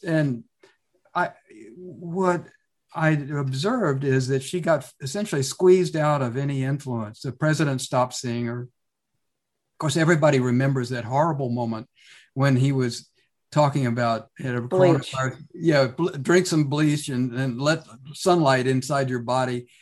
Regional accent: Texas, United States; which as a Texan, I can testify, is a rare occurrence.

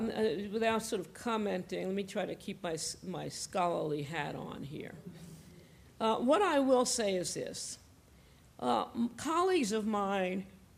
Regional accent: New York City, New York, United States; also born or lived in Birmingham, Alabama / Mississippi; I was born in Slossburg Hospital for Colored Women in Birmingham, Alabama. So yes, I didn't stay in Birmingham long. My family moved pretty quickly to New York City.

